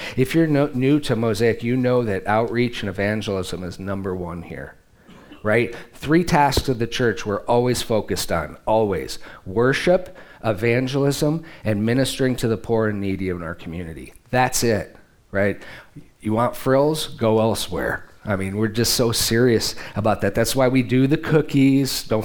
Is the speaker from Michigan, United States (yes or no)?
yes; Michigan, United States; you know, we're both from Michigan. Our families are all still there, mostly.